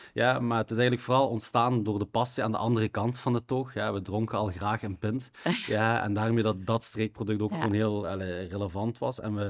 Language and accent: Dutch; Maasmechelen, Limburg, Belgium; Ja, we zijn afkomstig uit Maasmechelen. En Maasmechelen is ook een van de mijngebieden die we hebben gehad in Limburg.